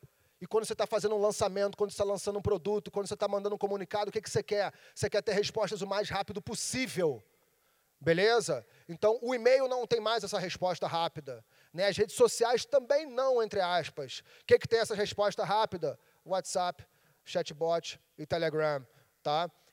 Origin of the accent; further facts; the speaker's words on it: Rio de Janeiro, Brazil; Eu sou carioca.